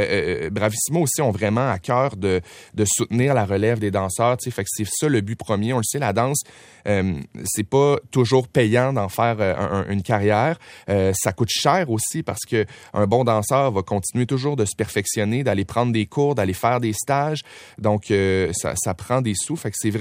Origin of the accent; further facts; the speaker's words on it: Saguenay, Quebec, Canada; à 14 ans, j'ai commencé à danser. Je viens du Saguenay.